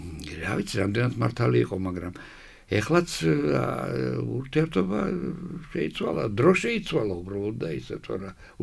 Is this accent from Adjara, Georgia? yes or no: yes; Batumi, Adjara, Georgia; ახლა ბათუმში დაბადებული და გავიზარდე